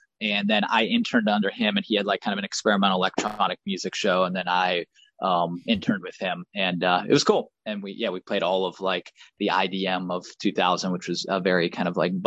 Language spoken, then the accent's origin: English; Pittsburgh, Pennsylvania, United States; I grew up in Pittsburgh and then I went to college in Cleveland at Case Western University.